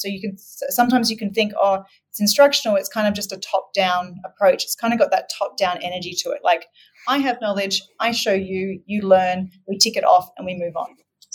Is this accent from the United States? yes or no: no; Australia; obviously people can probably hear I'm not from the States. I'm Australian